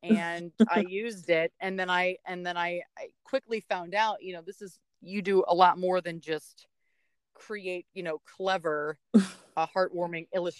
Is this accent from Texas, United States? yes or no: no; Pittsburgh, Pennsylvania, United States; it turns out she's from my hometown of Pittsburgh.